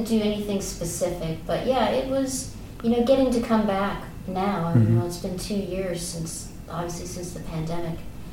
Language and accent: English; California, United States; I grew up in California, and so I'm kind of an outsider to this music in a way.